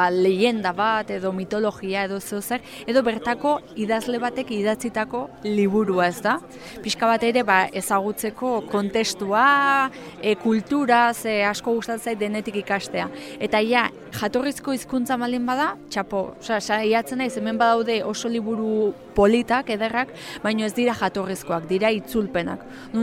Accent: Legorreta, Basque Country, Spain; Legorretatik nator, Gipuzkoatik, erretxo txiki bat dela.

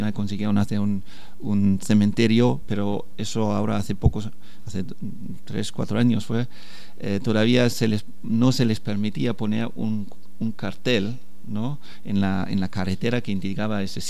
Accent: Germany; Spanish is a second language; y yo, siendo alemán, por ejemplo, viviendo entonces todavía en Alemania, no tenía conciencia de ello.

